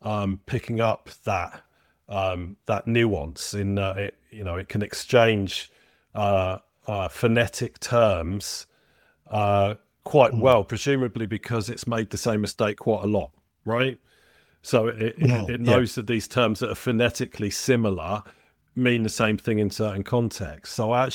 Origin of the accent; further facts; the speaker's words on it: London, United Kingdom; accent: soft Cockney; it's actually quite good with my soft Cockney